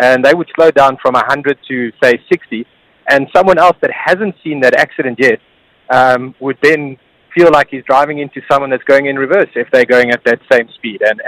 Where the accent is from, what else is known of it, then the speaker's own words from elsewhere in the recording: South Africa; now in United Arab Emirates; I'm a South African paramedic. I'm now working in the UAE